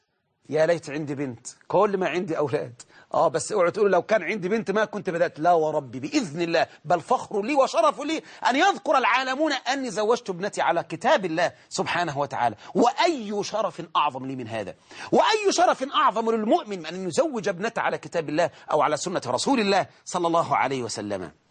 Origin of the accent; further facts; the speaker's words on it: Egypt; طبعا هذا عندنا في مصر، وإن كان الحمد لله قل الآن